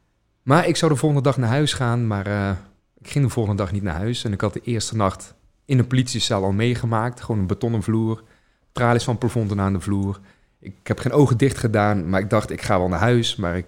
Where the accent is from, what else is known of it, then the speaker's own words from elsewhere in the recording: North Brabant, Netherlands; Ik heb gewoon een heel fijn, zorgeloos leven in het Brabantse land gehad, waar ik ben geboren en getogen.